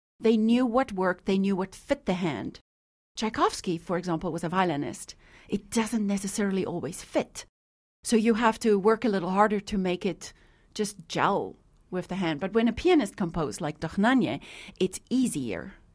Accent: South Africa; moved away as an adult; now in United States; Yes, I grew up in South Africa, and I first moved to Michigan for 4 years. I went to Michigan State University where I did my bachelor's degree

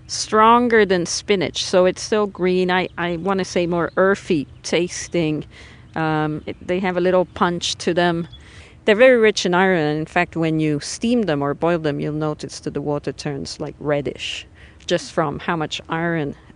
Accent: Milan, Lombardy, Italy; now in Falmouth, United States; I grew up in Milan, so northern Italy. And as kids in Italy, they're very common.

